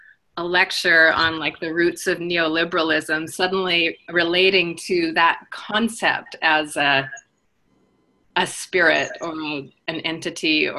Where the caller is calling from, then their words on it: Berkeley, California, United States; Oh, from Berkeley.